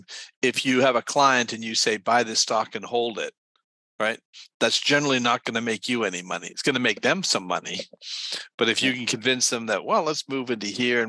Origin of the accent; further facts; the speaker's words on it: Toronto, Ontario, Canada; I'm originally from Toronto and you're in BC. So we have that fellow Canadianship right stuff.